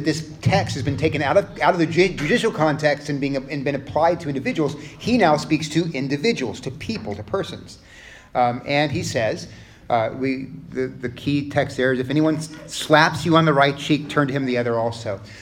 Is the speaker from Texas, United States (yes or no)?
yes; Texas, United States; I'm from Texas, and if a man, slaps another man in the face from Texas